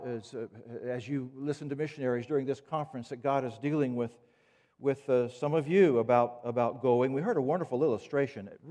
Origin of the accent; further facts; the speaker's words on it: the Carolinas, United States; For me, growing up in the Carolinas, a beach was sandy.